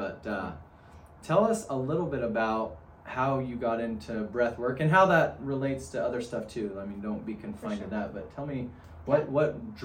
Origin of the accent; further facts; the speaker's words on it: Utah, United States; Well, I ran away from Cache Valley, so I'm originally from Cache Valley too.